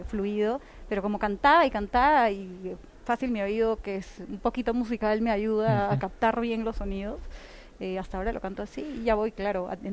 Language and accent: Spanish; Lima, Peru; born there; que nosotras nacimos en Lima y no querían enseñarnos